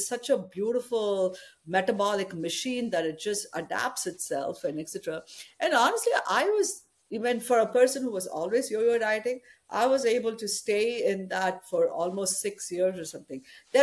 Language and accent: English; Chennai, Tamil Nadu, India; even though I'm South Indian, like proper Chennai person, rice was not my big favorite